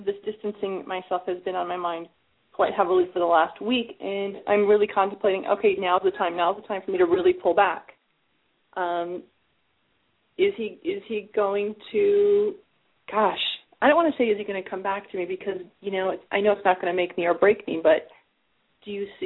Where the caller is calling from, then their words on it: Phoenix, Arizona, United States; I'm calling from Phoenix.